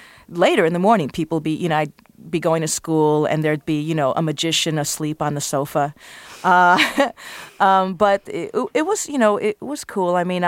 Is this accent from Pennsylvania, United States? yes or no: no; New York, United States; my mom was very protective because I was growing up in New York.